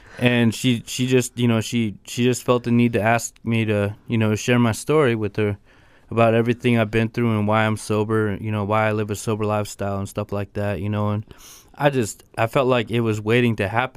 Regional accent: Copper Center, Alaska, United States; Well, I grew up in my hometown, Copper Center, and I just needed a way to channel the way I feel.

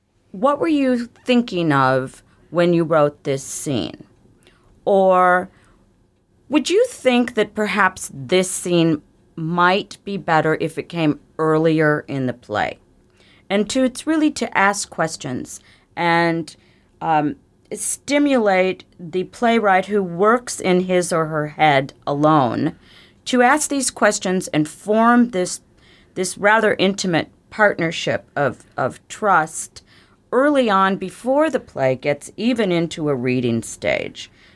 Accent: Midwest, United States; so I'm from the Midwest too originally, so we share that a little bit.

